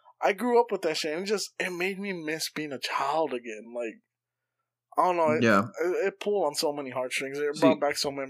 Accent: California, United States; Because when I grew up in California, like, it was like that.

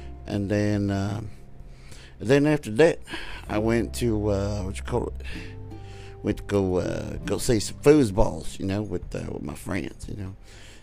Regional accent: Waco, Texas, United States; Yeah, I am from Waco. I'm from the Lone Star State and from the greatest state of all time.

